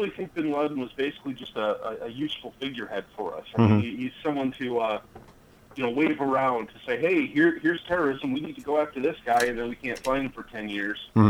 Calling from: Cedar Rapids, Iowa, United States; Cedar Rapids, Iowa.

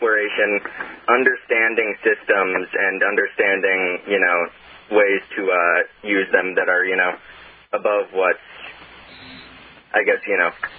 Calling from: Las Vegas, Nevada, United States; I'm calling from Las Vegas, Nevada.

